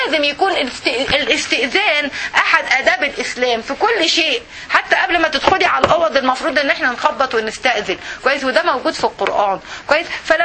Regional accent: Egypt; دي قضيه ماما دي خصوصا عندنا في مصر، ما اعرفش بقيه البلاد ولا لا

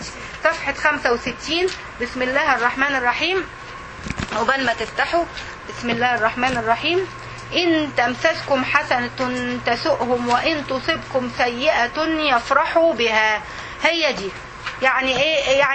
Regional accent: Egypt; يعني المحاكم طبعت عندنا في مصر قضايا الميراث دي بتاخد سنين كويس

